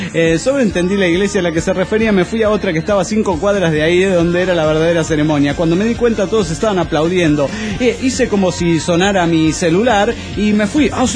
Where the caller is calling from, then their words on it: Cochabamba, Bolivia; de Cochabamba, Bolivia.